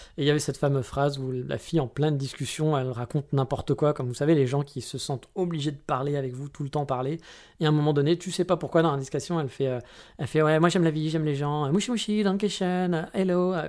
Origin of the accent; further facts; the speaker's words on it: France; now in Japan; on est français